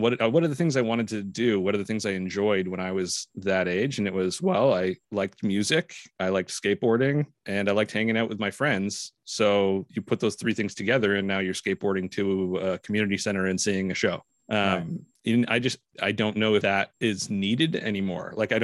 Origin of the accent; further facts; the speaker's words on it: Ontario, Canada; Yeah, you know, we're from Ontario.